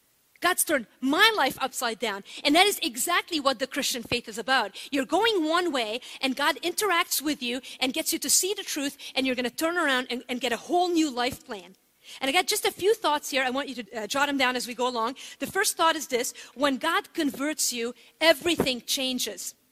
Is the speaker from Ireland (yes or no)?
no; Lebanon; born or raised there